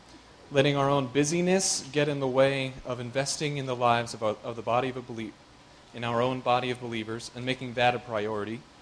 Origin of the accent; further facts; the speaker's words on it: Grinnell, Iowa, United States; I am from Grinnell, place full of bald people